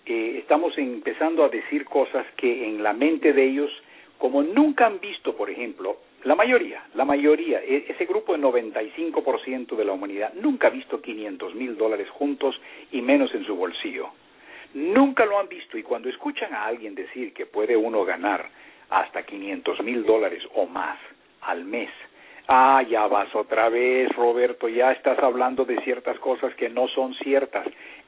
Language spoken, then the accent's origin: Spanish; United States; Spanish is a second language; esa enorme publicidad que nosotros como norteamericanos mandamos al resto del mundo a través de las películas.